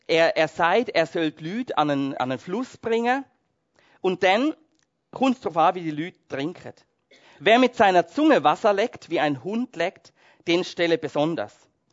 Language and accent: German; Switzerland; Irgendwie geht uns doch das als Christen, als Schweizer gegen den Strich, oder?